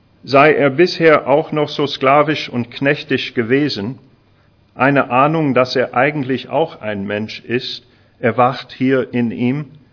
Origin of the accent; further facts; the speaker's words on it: Arkansas, United States; Dort komme ich her, aus Arkansas.